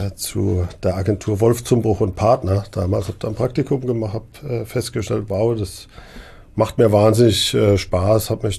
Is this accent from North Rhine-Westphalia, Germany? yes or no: no; Neckargemünd, Baden-Württemberg, Germany; Ich komme aus der Gegend, ich bin in Neckargemünd aufgewachsen